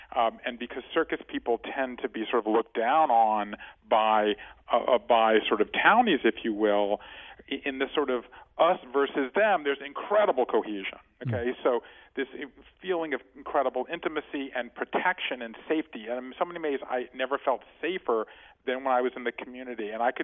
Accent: Savannah, Georgia, United States; I grew up in Savannah, Georgia, and I learned to juggle when I was 12

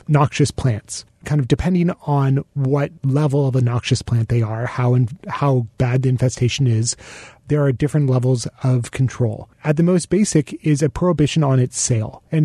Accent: Washington, United States; I come from Washington State, where ivy has been illegal to purchase for a number of years.

